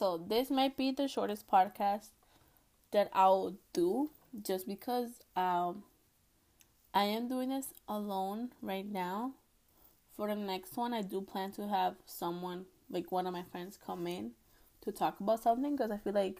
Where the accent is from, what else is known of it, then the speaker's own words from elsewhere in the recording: Puerto Rico; accent: Puerto Rican; when you hear me speak my accent, it's mostly when, like, I'm talking to my parents or my brother or someone who's, like, you know, Puerto Rican.